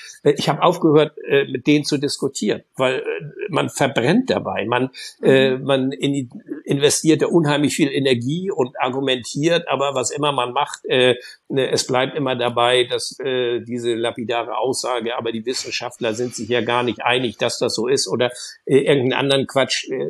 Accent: North Sea coast, Germany; Und ich bin an der Nordsee groß geworden, überwiegend.

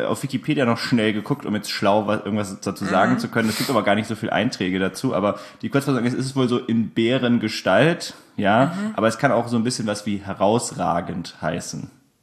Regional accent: Spessart, Germany; Wobei ich jetzt ja auch als, sag mal, Kind des Spessarts

